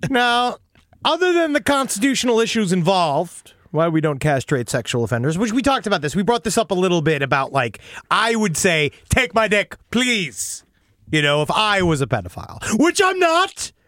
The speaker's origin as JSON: {"language": "English", "town": "Houston", "region": "Texas", "country": "United States", "tie": "born or raised there", "said": "I grew up in the Houston area. So we visited SeaWorld San Antonio as a, quote, vacation destination often."}